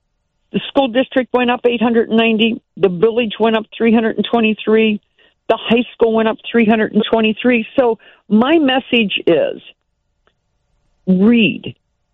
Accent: Wheeling, West Virginia, United States; I'm from Wheeling, West Virginia, and a town of about 2,000.

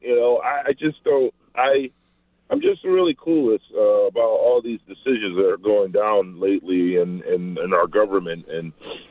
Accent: United States; So I grew up on the Olympic area, so we used the 33 growing up all my life, 198.

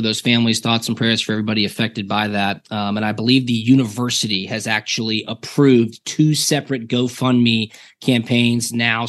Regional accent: Atlanta, Georgia, United States; Liam, I grew up here in Atlanta.

